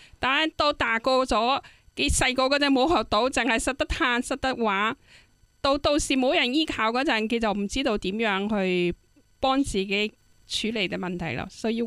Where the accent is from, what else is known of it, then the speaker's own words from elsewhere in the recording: China; 咁所以我哋中国人讲话。先苦后甜咯